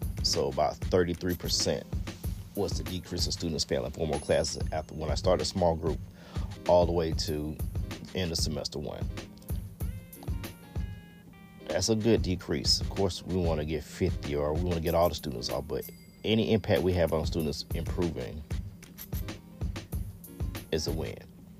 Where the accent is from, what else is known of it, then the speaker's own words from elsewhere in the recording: Georgia, United States; If you just now listen to my podcast, of course, you know I'm from Georgia.